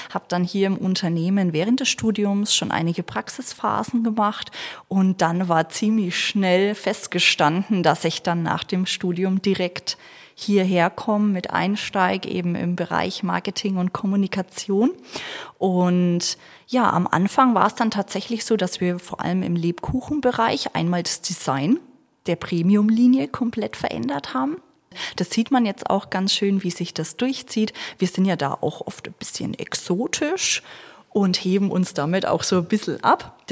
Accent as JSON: {"language": "German", "region": "Bavaria", "country": "Germany", "said": "Also ich komme hier aus der Region, zwar eher ein Stückchen noch weiter Richtung Hof, aber wohne schon immer hier im Fichtelgebirge, habe auch in Bayreuth studiert."}